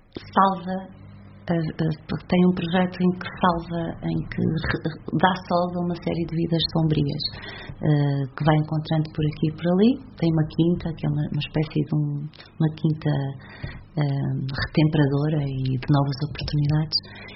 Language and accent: Portuguese; Portugal; Eu sou muito portuguesa